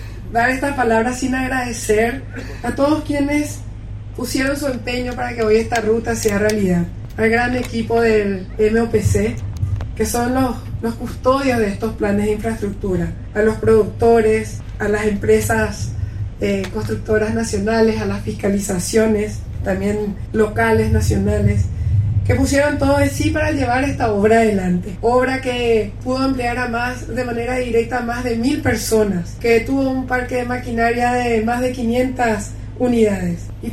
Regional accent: Paraguay; Estamos llamados a grandes cosas como paraguayos

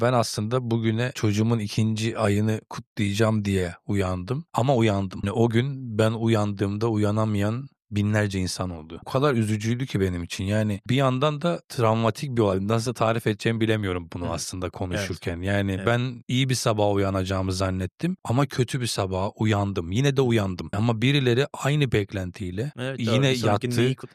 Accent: Mersin, Turkey; Mersin'de büyüdük ama öyle yani müstakil mahallelerdeydik.

